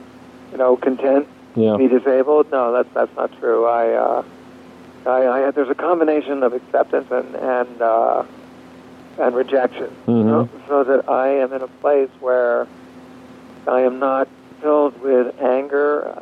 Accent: New Jersey, United States; when I grew up in New Jersey, I used to go to church. I sang in the choir.

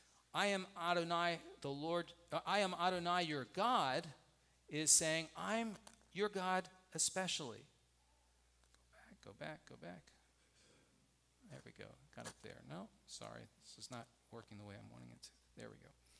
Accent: Northeast, United States; If you may have guessed, I'm not from the South. So I grew up in the Northeast.

